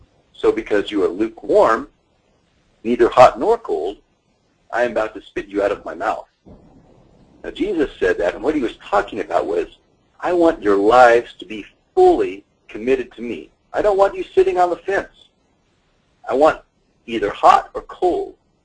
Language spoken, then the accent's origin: English; North Pole, Alaska, United States; But growing up in Alaska, it's extremely cold, as you might imagine, 60 degrees below zero every winter.